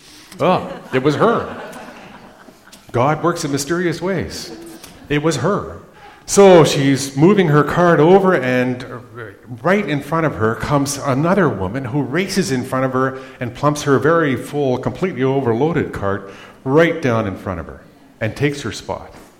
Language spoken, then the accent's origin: English; Flin Flon, Manitoba, Canada; when I grew up in Flin Flon, it was not a relationship that happened.